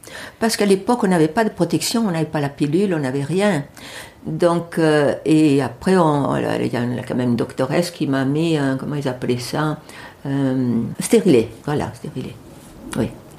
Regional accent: France; en tant que Française

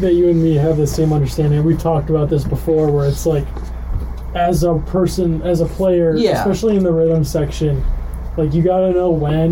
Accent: Cleveland, Ohio, United States; I'm from Cleveland, so there's a great music scene out there.

